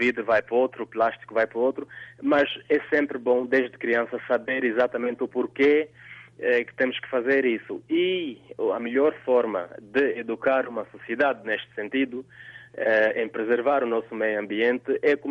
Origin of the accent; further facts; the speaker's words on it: Angola; also born or lived in Namibia; now in Norway; Portanto, eu saí de Angola em 1993, nunca quis sair de Angola, mas portanto o motivo foi a guerra que se fez sentir depois das eleições em 1993 e portanto fui para a Namíbia